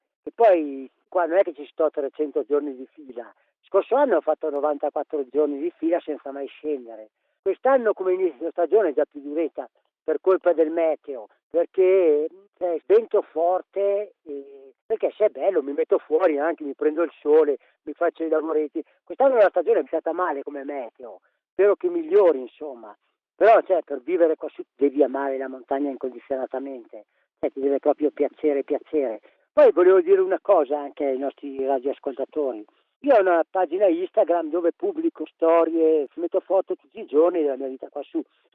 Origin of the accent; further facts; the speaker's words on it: Feltre, Veneto, Italy; born there; also born or lived in Trentino; Io sono nato a Feltre 48 anni fa e dopo ho vissuto 20 anni alla Visi in Trentino, dopodiché ho fatto il militare e dopo il militare mi sono trasferito di nuovo a Bellunese, dove mi sono rinchiuso dentro per 20 anni in una fabbrica.